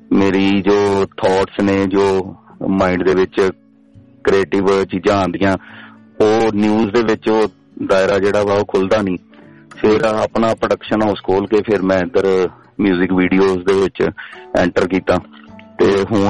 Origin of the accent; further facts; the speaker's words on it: Amritsar, Punjab, India; ਮੈਂ ਅੰਮ੍ਰਿਤਸਰ ਤੋਂ ਬਿਲੋਂਗ ਕਰਦਾ